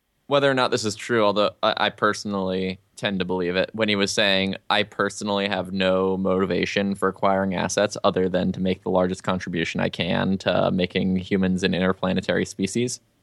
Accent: Albuquerque, New Mexico, United States; I'm from Albuquerque, man.

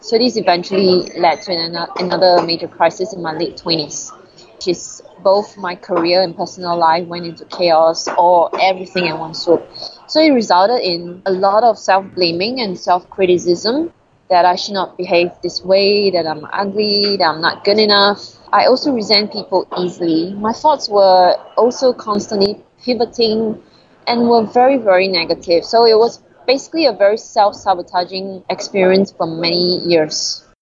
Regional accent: Singapore; also born or lived in London; I'm Singaporean Chinese. I've studied and worked in London for 6 years, and previously I have also lived in several cities as well.

